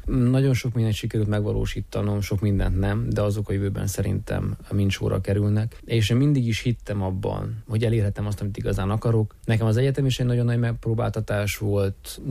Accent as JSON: {"language": "Hungarian", "country": "Hungary", "said": "Ezt nem tudom megcsinálni azért, mert ilyen a rendszer, mert magyar vagyok, mert nő vagyok"}